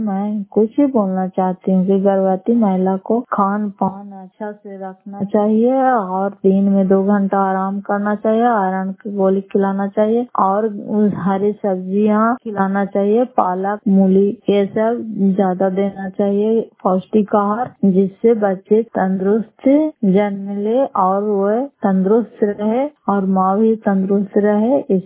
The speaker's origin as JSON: {"language": "Hindi", "town": "Fatehpur", "region": "Bihar", "country": "India", "said": "घर फतेहपुर, पंचायत मकौता, जिला नालंदा, प्रखंड करापसवार की निवासी हूँ।"}